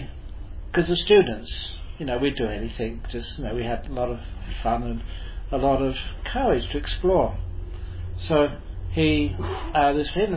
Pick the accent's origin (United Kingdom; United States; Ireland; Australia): Australia; Because she knew I was from Australia.